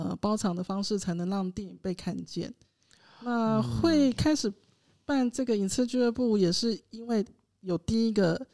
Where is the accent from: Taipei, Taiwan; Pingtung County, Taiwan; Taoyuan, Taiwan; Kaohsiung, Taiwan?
Taipei, Taiwan; now in Taitung, Taiwan; 所以当我从台北然后搬来台东、是真的有这个冲击